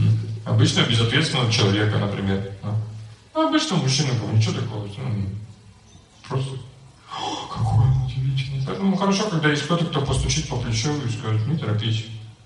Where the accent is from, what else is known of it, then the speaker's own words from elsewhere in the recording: Riga, Latvia; Я хоть и из Риги, у меня ориентация до сих пор правильная